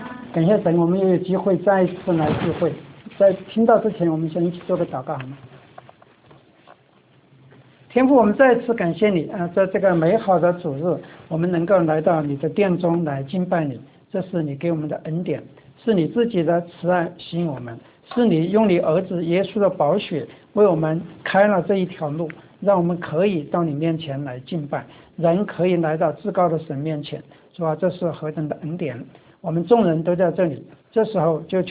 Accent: Sichuan, China; 这个背景呢，其实就是我们四川老家那个门前的那个菜地啊

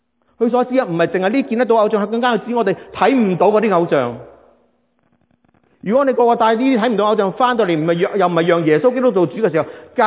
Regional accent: Hong Kong; 你又嚟自越南，我嚟自香港，我睇嘢都唔同。

